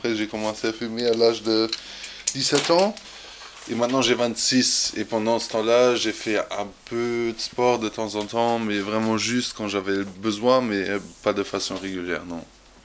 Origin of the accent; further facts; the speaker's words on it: Germany; French is a second language; now in Strasbourg, France; j'ai 26 ans, je suis d'origine d'Allemagne.